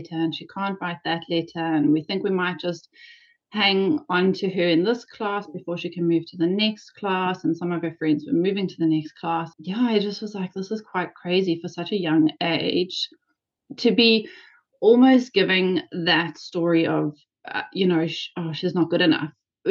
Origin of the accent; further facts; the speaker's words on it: South Africa; now in New Zealand; we're a family of four living in New Zealand. We are originally from South Africa